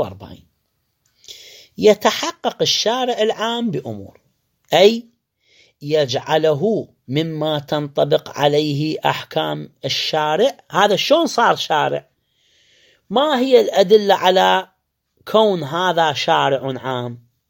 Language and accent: Arabic; Iraq; عندنا بالعراق